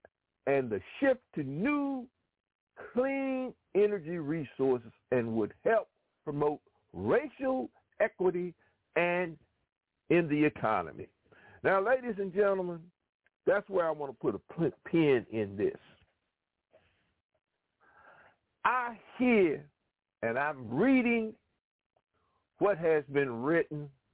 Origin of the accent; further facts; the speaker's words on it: South Carolina, United States; without our votes in my home state of South Carolina, Biden's administration would never have come to reality.